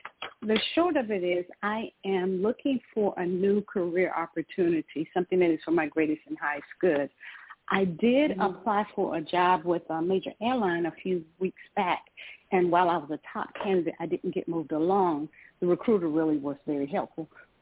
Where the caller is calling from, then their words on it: Georgia, United States; I'm calling from Georgia.